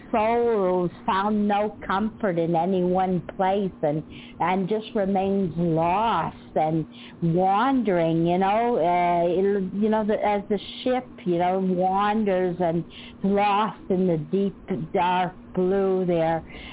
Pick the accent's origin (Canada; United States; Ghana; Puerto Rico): Canada; I didn't know this, being Canadian, we study a bit of American history, but not everything.